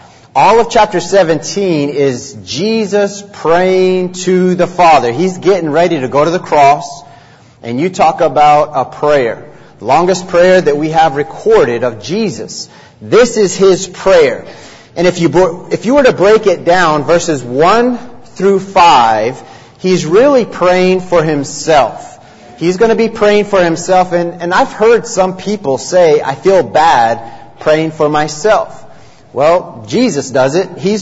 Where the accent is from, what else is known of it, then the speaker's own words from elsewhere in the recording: United States; I was born and raised on the Navajo Indian Reservation. My parents were missionaries out there, and I preached on the Navajo Reservation for 9 years. So 27 years of my life were spent on the reservation.